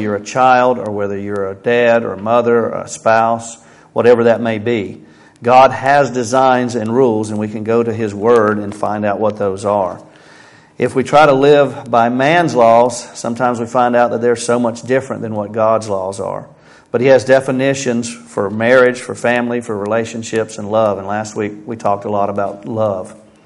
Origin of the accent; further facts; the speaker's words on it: Florida, United States; So I grew up in Florida. I know what rain is like.